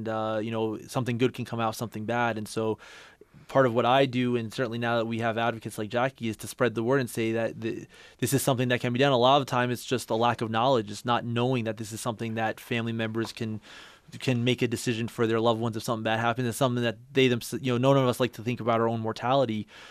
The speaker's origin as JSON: {"language": "English", "region": "New York", "country": "United States", "said": "it shames me to say this as being a New Yorker at heart"}